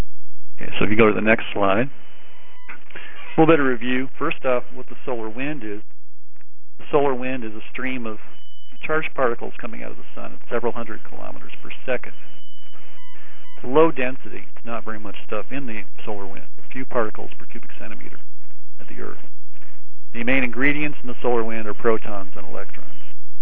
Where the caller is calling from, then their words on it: Coolidge, Arizona, United States; I'm speaking today from Coolidge, Arizona. A nice warm day here.